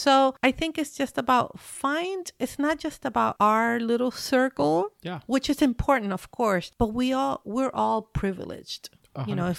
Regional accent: Chile; even though I'm from Chile and I was, you know, I grew up there, just being there.

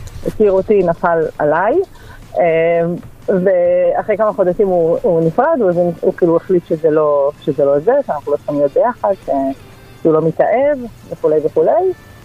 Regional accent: Kfar Saba, Central District, Israel; אנחנו מכפר סבא ועוד השרון

